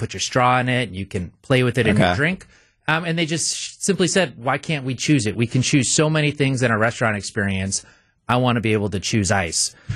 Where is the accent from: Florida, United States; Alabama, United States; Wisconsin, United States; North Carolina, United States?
Wisconsin, United States; Wauwatosa; Yeah, so I grew up here in Wauwatosa, Wisconsin.